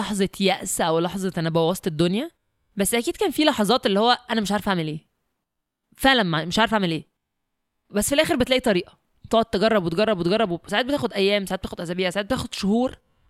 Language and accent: Arabic; Egypt; دي مشكله كبيره عندنا في مصر